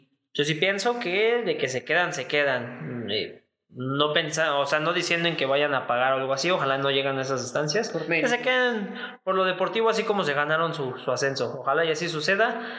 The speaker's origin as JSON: {"language": "Spanish", "region": "San Luis Potosí", "country": "Mexico", "said": "yo soy de San Luis"}